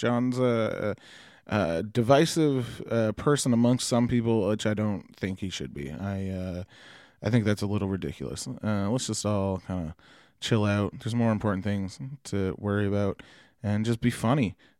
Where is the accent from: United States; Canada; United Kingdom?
Canada; Bridgewater, Nova Scotia; on May 10th, I'm back in my hometown, Bridgewater, Nova Scotia, for a Yuck Yuck gig, hosting.